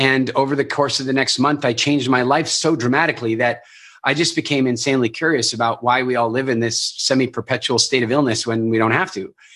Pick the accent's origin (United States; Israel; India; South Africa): South Africa; Pretoria, Gauteng; born there; Ek is in Afrikaner. You know, I was born in Pretoria. I know I don't sound like it, but … Like I'm about as Afrikaans as you can get from a DNA perspective.